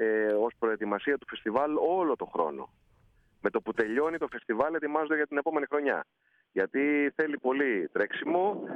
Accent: Athens, Attica, Greece; εμείς που είμαστε από την Αθήνα

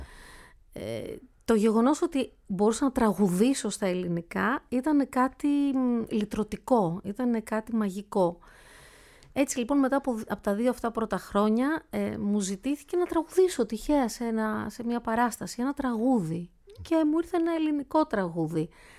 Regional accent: Athens, Attica, Greece; born there; γεννήθηκα στην Αθήνα, εδώ, πολύ κοντά, στο Λιτό, μάλιστα.

